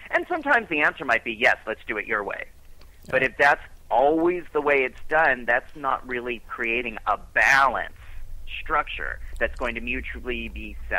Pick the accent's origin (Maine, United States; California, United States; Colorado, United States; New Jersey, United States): California, United States; And at the same time, living in California, growing up in California, you get used to a lot of unstable stuff with the ground.